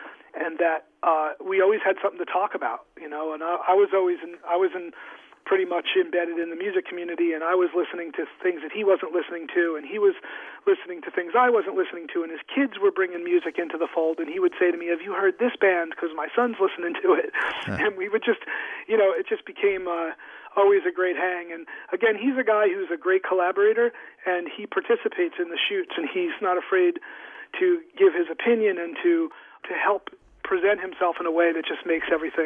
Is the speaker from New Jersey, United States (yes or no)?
yes; New Jersey, United States; Yeah, we're really from the same area. I grew up in New Jersey, just about 30 minutes south of him.